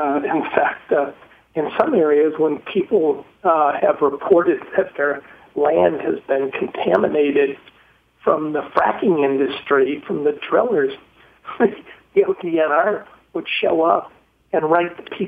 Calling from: Mansfield, Ohio, United States; in fact, I'm calling you from Mansfield, Ohio, right now, where I'm attending a medical marijuana board meeting.

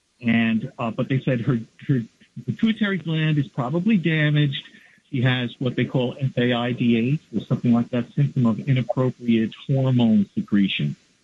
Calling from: United States; I'm calling from Baltimore, New York.

